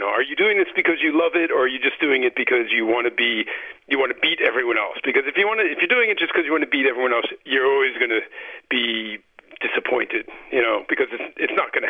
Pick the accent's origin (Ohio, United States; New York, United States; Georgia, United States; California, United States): New York, United States; New York City; So I grew up in New York City, and I was good.